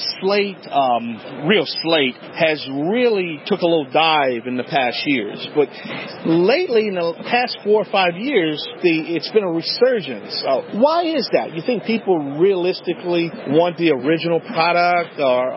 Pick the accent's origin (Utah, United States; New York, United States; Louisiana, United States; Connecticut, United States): Louisiana, United States; New Orleans; in my hometown, New Orleans, Louisiana.